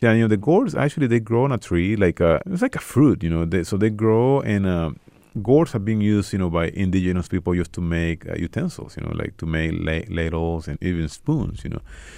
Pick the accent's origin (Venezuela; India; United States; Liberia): Venezuela; Guanare, Portuguesa; moved away; he said, well, he's from Guanare, you know, which is my hometown. He's like, I couldn't believe it, you know. So the first time I went back to Venezuela after being here in college